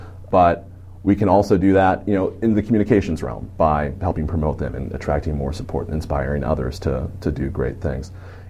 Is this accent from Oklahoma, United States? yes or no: no; South Dakota, United States; moved away as an adult; now in Minnesota, United States; So I'm born and raised in South Dakota, went to college in South Dakota, and then I've moved to Minnesota